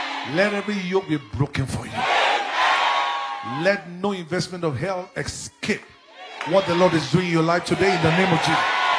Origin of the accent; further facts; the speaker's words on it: Ekiti, Nigeria; I'm from Ekiti, Nigeria.